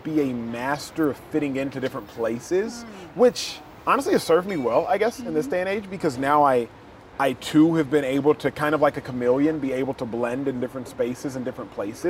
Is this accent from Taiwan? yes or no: no; Nigeria; is my faith, my Christianity, and being a Nigerian.